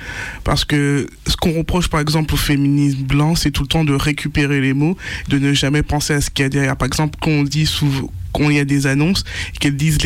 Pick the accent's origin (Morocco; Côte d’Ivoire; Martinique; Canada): Martinique; alors moi, je viens d'une société coloniale, je viens de Martinique